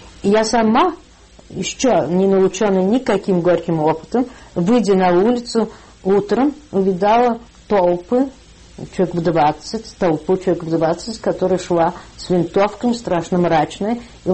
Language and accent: Russian; Saratov, Saratov Oblast, Russia; тем больше это мой родной город. И мы в октябре 17 года переехали в Саратов, где мы провели до 21 года, по-моему, сентября.